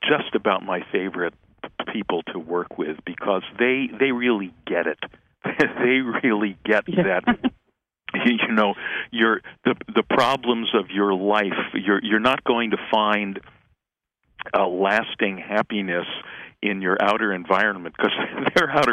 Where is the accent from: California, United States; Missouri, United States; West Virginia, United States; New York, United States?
California, United States; And then I was growing up in the California in the mid-60s, and it was a perfect place to be.